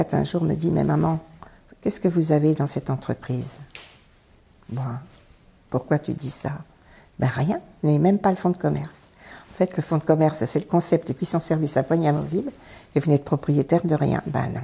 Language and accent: French; Arc-et-Senans, Bourgogne-Franche-Comté, France; j'ai grandi dans un magnifique village qui s'appelle Arquesnans, dans le département du Doubs.